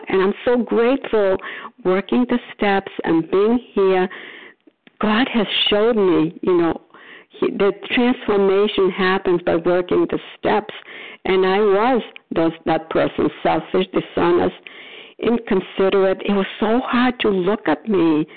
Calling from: Port Charlotte, Florida, United States; No, I'm calling from Florida, Port Charlotte, Florida.

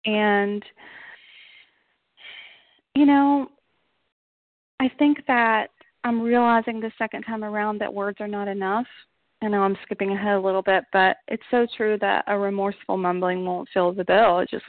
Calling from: Knoxville, Tennessee, United States; I'm calling from Knoxville, Tennessee.

